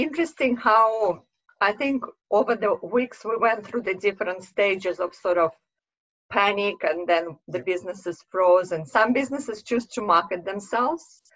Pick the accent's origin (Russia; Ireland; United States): Russia; accent: Russian; English is a second language; So I'm obviously, you can hear from my accent of Russian background